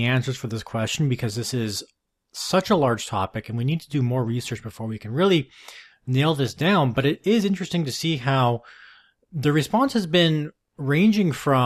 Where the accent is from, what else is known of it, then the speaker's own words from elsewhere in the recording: Vancouver, British Columbia, Canada; Growing up here in Canada, growing up in Vancouver